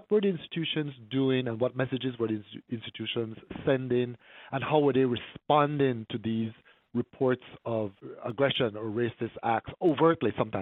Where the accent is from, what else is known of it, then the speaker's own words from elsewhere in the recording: Belize; now in United States; Well, I was raised in Belize in Central America. I came to the U.S. a few decades ago.